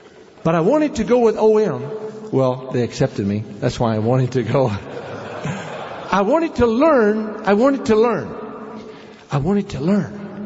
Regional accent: United States; The Indians are very gracious and kind, but in the hospital, they were so upset that I was there as an American.

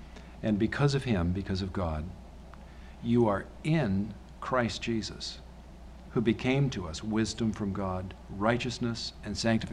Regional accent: United States; I mean, I'm an American, but I would never say I am in George Washington.

